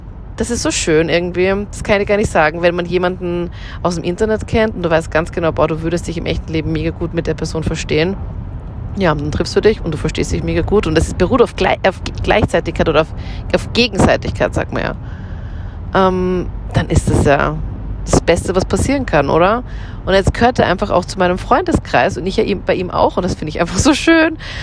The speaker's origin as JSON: {"language": "German", "town": "Linz", "region": "Upper Austria", "country": "Austria", "tie": "born or raised there", "said": "meine Heimatstadt Linz. Ich mag Linz total gerne. Das ist in Oberösterreich und da bin ich immer aufgewachsen, zur Schule gegangen, habe da auch mein Abitur gemacht, also meine Matura"}